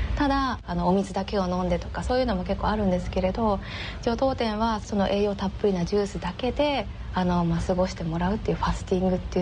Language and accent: Japanese; Niigata, Japan; 地元新潟というのもあるんですけれど